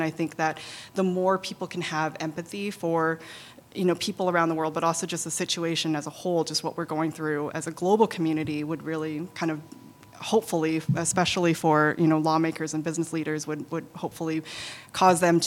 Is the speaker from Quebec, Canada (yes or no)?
no; British Columbia, Canada; now in New York, United States; I grew up in British Columbia and was sort of surrounded by trees all my life, and definitely took that for granted when I lived there, and miss it a lot while, living in New York here for almost 15 years.